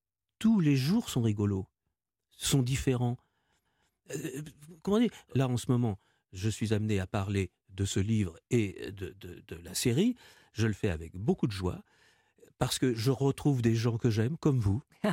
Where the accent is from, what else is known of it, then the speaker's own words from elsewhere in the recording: France; Je suis français.